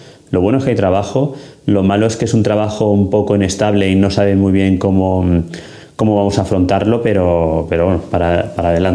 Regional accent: Ibi, Valencian Community, Spain; Ibi, donde vamos a participar, a llevar la dirección de obra de una de las obras más emblemáticas de mi pueblo

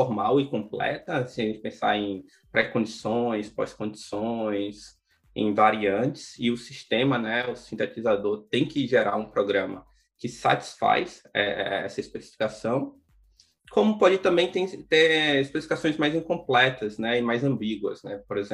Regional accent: Aracaju, Sergipe, Brazil; eu fiz graduação na Universidade Federal de Sergipe, eu sou de Aracaju.

